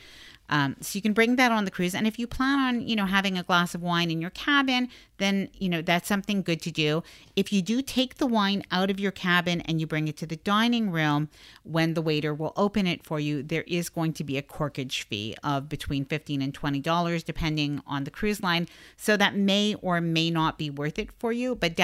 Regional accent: Canada; because I'm Canadian

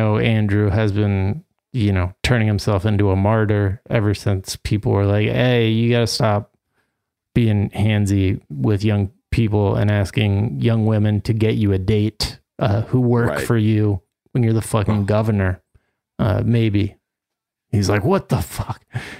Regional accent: Ireland; I am Irish, though, so there you go.

